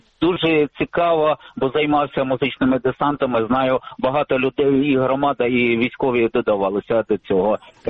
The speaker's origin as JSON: {"language": "Russian", "town": "Mariupol", "region": "Donetsk Oblast", "country": "Ukraine", "tie": "born or raised there", "lives_now": "Kyiv, Ukraine", "said": "я звоню с Киева, сам родом Мариуполя."}